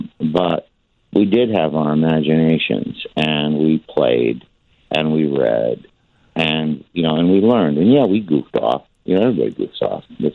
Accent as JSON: {"language": "English", "town": "Winsted", "region": "Connecticut", "country": "United States", "tie": "born or raised there", "said": "I grew up in Connecticut and born in a town that I had nothing to do with this. It was 2 years before I was born, so you can't blame me. But it's a town called Winsted, Connecticut."}